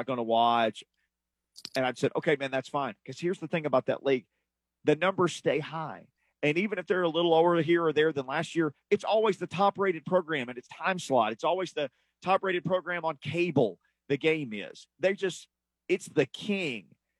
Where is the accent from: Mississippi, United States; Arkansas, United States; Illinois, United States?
Arkansas, United States; And heck, I was from Arkansas. I'm not a Razorback guy.